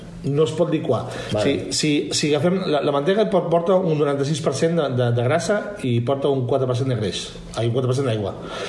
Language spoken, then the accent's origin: Catalan; Catalonia, Spain; Som catalans, estem a Catalunya.